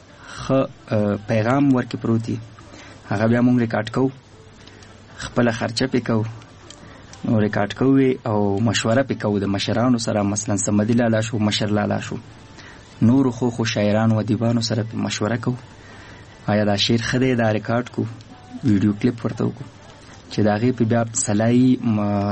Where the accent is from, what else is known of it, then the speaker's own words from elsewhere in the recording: Nangarhar, Afghanistan; مونږ خو د ننګرهار یو د خار یو